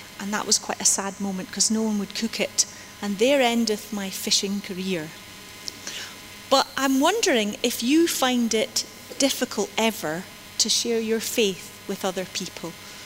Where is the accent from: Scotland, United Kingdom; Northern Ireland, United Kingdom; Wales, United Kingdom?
Scotland, United Kingdom; St Andrews; When I was a little girl growing up in St. Andrews, we used to go fishing off the end of the harbour.